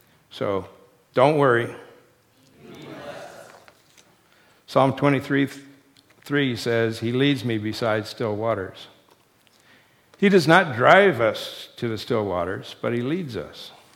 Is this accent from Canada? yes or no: no; Japan; now in United States; when I was growing up in Japan as a missionary kid